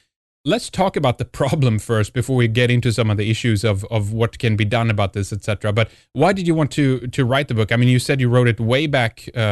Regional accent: Sweden; from Sweden

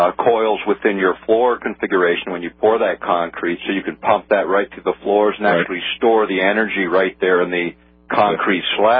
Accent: Alaska, United States; born there; I was born in Alaska.

